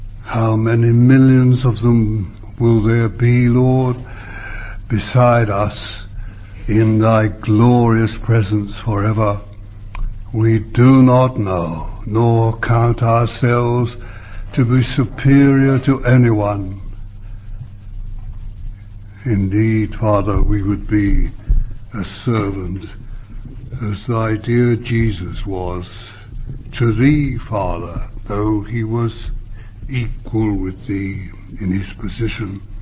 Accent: England, United Kingdom; got born again, it was so real that I gave up my nationality. Gave it up completely in my heart. I'm not an Englishman.

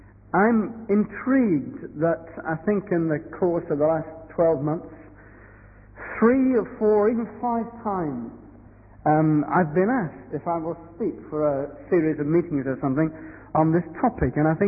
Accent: Reading, South East England, United Kingdom; the reminder that I come from Reading

